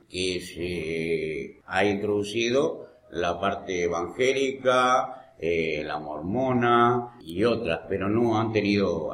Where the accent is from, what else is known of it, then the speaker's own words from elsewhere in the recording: Uruguay; lengua original es el castellano, porque descendemos de españoles, hemos sido colonia española. Y dialectos existe en este momento un lunfardo que compartimos con Argentina.